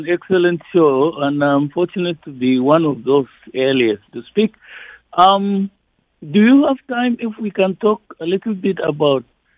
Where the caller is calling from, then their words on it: Maryland, United States; I'm calling from PG, Iraita, from PG County, Maryland.